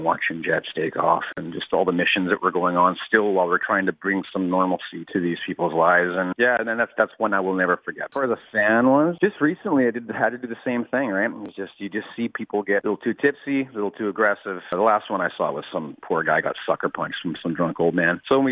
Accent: British Columbia, Canada; I'm just going to concentrate on playing shows in my hometown or my home country and going to see these new towns that I've never been to. And yeah, man, like I said, I'm a really proud Canadian.

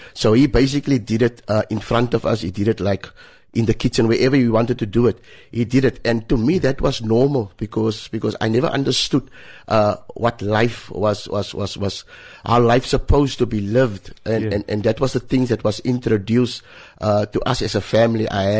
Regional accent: Cape Town, Western Cape, South Africa; So I grew up in Mitchell's Plain Woodlands

